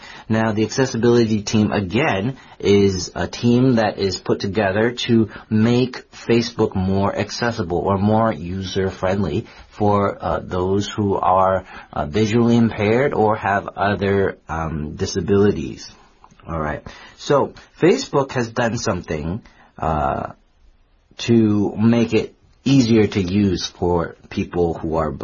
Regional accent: United States; Because, you know, I grew up in the States, so I didn't learn how to read Chinese till I was a lot older.

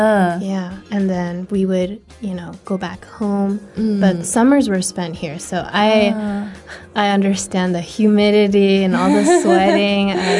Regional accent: California, United States; I am from California in the US, specifically the Bay Area, 硅谷。

